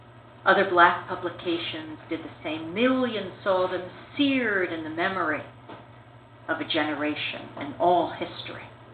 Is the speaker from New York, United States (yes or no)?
yes; New York, United States; Now, I come from New York. My governor is George Pataki.